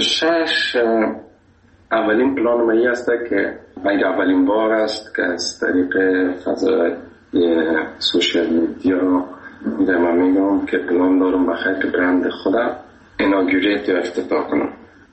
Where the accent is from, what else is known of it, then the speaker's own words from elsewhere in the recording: Afghanistan; گفتم از افغانستان.